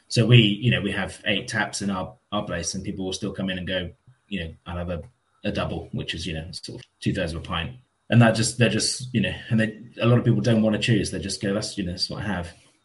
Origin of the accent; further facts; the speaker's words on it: England, United Kingdom; now in Spain; So I'm English.